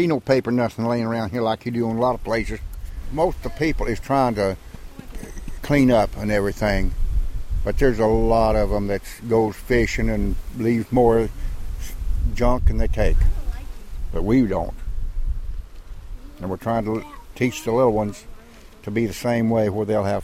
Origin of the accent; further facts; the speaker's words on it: Yakima, Washington, United States; from Yakima.